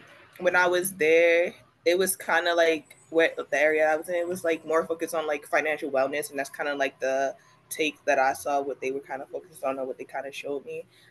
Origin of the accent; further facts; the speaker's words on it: Baltimore, Maryland, United States; and I am from Baltimore, Maryland.